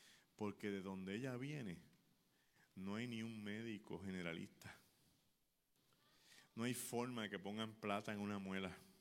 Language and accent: Spanish; Puerto Rico; ¿usted es de Puerto Rico? Sí, soy de Puerto Rico.